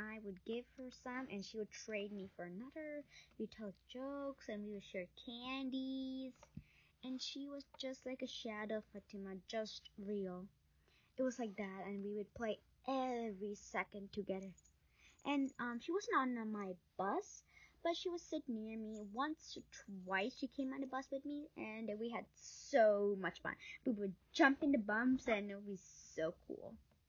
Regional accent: South India, India; Where are you from? And I was like, South India.

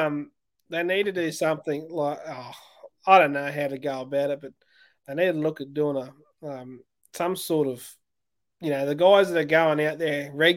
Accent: Ingham, Queensland, Australia; I grew up in Ingham.

